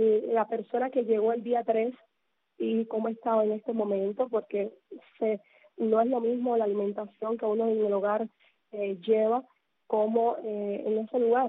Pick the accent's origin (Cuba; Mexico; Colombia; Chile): Cuba; como buen cubano